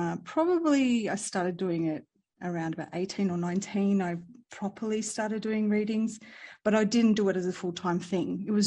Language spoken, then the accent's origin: English; Lebanon; because I'm from Lebanon originally.